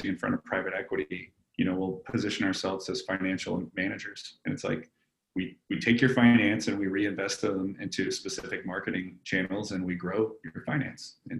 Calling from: Denver, Colorado, United States; Tuning in from Denver, Colorado.

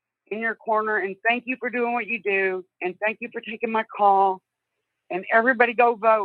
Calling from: Luling, Texas, United States; I am in Luling, Texas. I am just right in the middle of Beto country.

